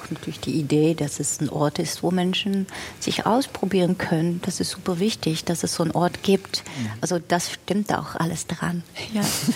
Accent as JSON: {"language": "German", "country": "Netherlands", "second_language": "German", "said": "ich komme aus den Niederlanden, wo man heute auch diese Rechtsruck nochmal in voller Aktion eigentlich erleben kann"}